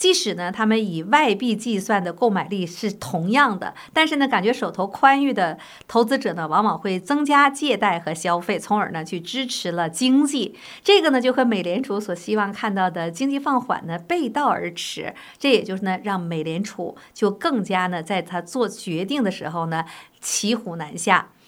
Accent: United States; 所以现在呢，对日本来讲，对欧洲来讲哈，我们美国人是很有钱的

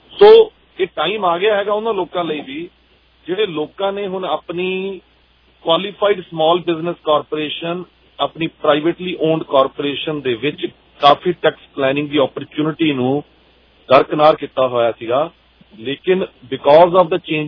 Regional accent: Punjab, India; ਸਾਡਾ ਪਿਛੋਕੜ ਜਿਹੜਾ ਹੈਗਾ ਬੈਕਗਰਾਉਂਡ ਜਿਹੜੀ ਸਾਡੀ ਹੈਗੀ ਹੈ ਕਿਸਾਨੀ ਦੀ ਜਾਂ ਫਿਰ ਅਸੀਂ ਪੰਜਾਬ ਇੰਡੀਆ ਤੋਂ ਬਿਲੋਂਗ ਕਰ ਰਹੇ ਹੈਗੇ ਹਾਂ

